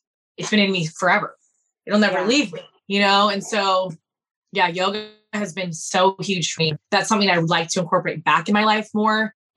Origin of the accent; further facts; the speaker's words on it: Newport Beach, California, United States; because I'm from Newport Beach, California, and we were in Long Beach at the time.